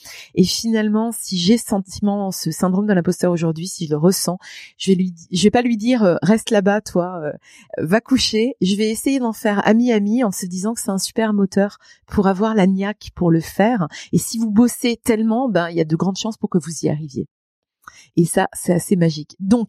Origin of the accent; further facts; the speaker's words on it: Grand Est, France; accent: Lorraine; Je venais du fin fond de la Lorraine avec un accent à couper au couteau.